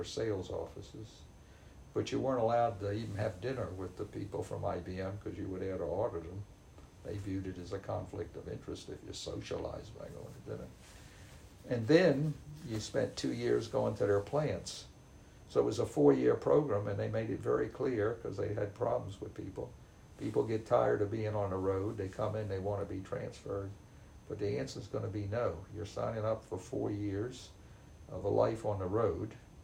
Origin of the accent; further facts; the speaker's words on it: the South, United States; being a Southerner, I didn't want the snow in Rochester, New York